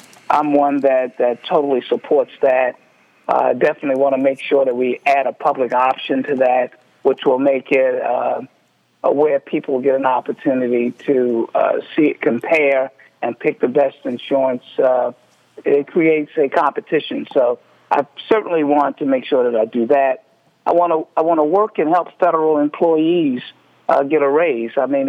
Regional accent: Baltimore, Maryland, United States; I'm from Baltimore. I know the element of the city

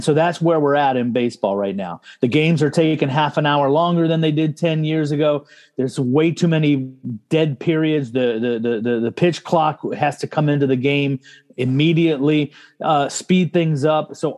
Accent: Georgia, United States; Yeah, I mean, I grew up in Georgia.

